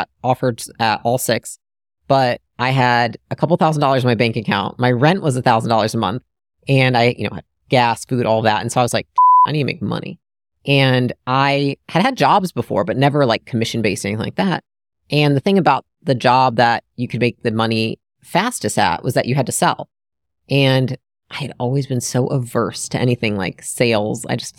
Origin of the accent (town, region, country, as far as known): Michigan, United States; born or raised there; moved away as an adult; now in California, United States